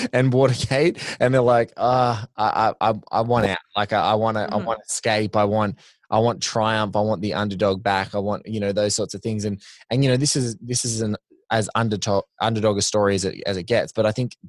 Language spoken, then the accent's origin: English; Australia; you're Canadian, I'm Aussie.